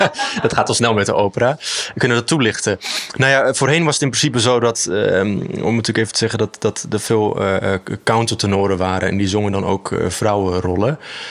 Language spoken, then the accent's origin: Dutch; North Holland, Netherlands; now in Amsterdam, Netherlands; Ik ben ook 27 jaar. Ik woon in Amsterdam. Ik kom uit de Zaanstreek.